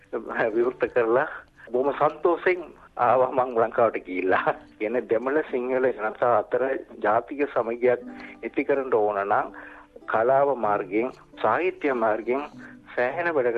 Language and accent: Sinhala; Negombo, Western Province, Sri Lanka; Sinhala is a second language; also born or lived in Jaffna; මගේ උපන් ගම මීගමුව. මම මීගම ඉගෙන ගන්න කාලයේදීම මම සිංහල භාෂාවත් දෙවැනි භාෂාව වශයෙන් මම ඉගෙන ගත්තා මගේ පාසලේ.